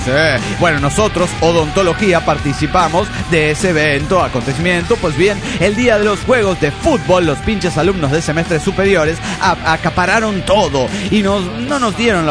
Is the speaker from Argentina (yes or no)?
no; Nezahualcóyotl, State of Mexico, Mexico; now in Toluca, Mexico; de Netzahualcoyotl, todo ahora en Toluca, México.